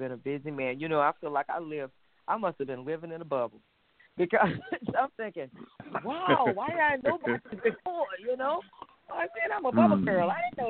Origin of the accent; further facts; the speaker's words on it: Texas, United States; I'm from Texas, so I don't know.